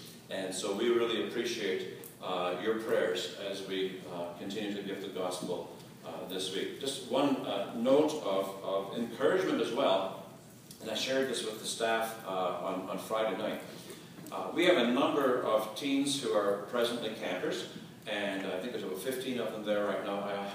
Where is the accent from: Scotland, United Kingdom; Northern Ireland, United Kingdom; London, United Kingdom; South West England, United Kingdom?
Scotland, United Kingdom; born there; I was born in Scotland.